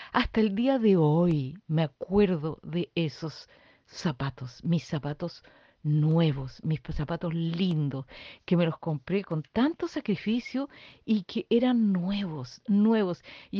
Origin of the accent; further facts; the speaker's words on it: Chile; moved away; Yo cuando me fui de Chile, estuve un año en Argentina y en un momento dado tenía los zapatos rotos.